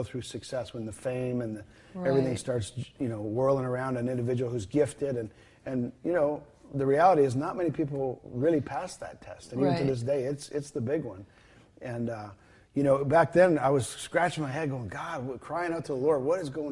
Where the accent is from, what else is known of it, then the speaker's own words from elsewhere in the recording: Ontario, Canada; And in Ontario, Canada's where I grew up, and great Christian family